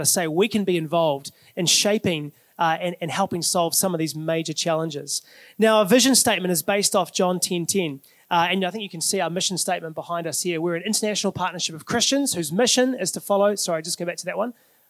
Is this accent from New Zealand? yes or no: yes; Auckland, New Zealand; I'm from Auckland, but don't hold it against me. Most of my family are from Hamilton. So this is sort of like, this is home for me, even though I was raised in Auckland. I'm a Chiefs supporter.